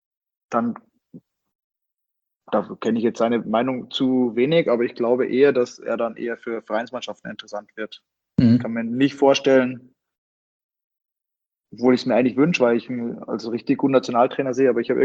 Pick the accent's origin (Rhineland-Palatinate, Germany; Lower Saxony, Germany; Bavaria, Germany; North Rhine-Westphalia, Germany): Bavaria, Germany; Der Patrick kommt ja aus Flinsbach, das ist ja wirklich 3 Kilometer von meinem Heimatort weg.